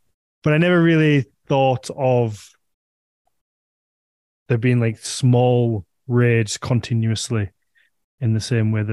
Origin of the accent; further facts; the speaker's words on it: England, United Kingdom; Or is it just because I'm English, so I hear more books because it was here